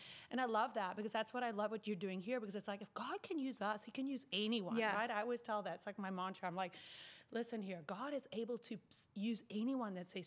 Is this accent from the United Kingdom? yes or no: no; South Africa; moved away; because I'm from South Africa